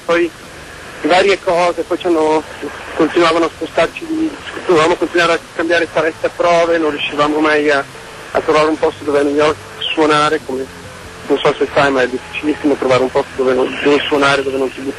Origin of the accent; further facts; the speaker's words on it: Milan, Lombardy, Italy; born there; e allora poi noi siamo nati a Milano